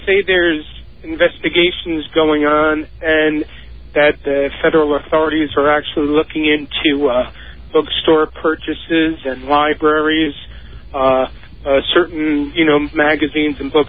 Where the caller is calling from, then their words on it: Florida, United States; I'm calling you from Florida, by the way.